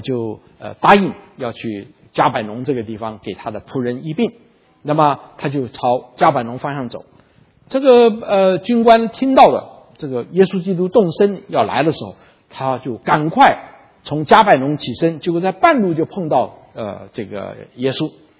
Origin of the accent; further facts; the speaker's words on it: China; 这点是我们都是中国人哈